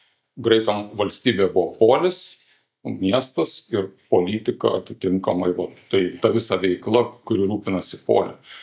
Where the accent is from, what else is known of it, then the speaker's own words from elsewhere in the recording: Panevėžys, Panevėžys County, Lithuania; Esu panevėžietis pagal kilmę